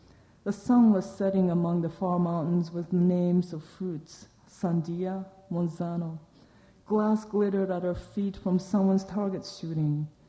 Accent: Kobe, Hyogo, Japan; English is a second language; And when I grew up in Kobe, nobody in Kobe thought that there would ever be an earthquake in Kobe.

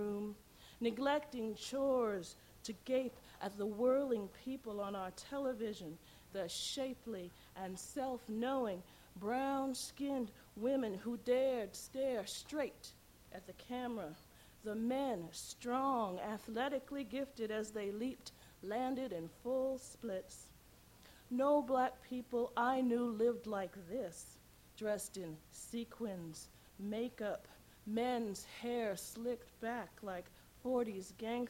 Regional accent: New York, United States; I grew up in the Bronx in New York, and I went to a high school called, and now this sounds very strange for a poet, but I went to a high school called the Bronx High School of Science.

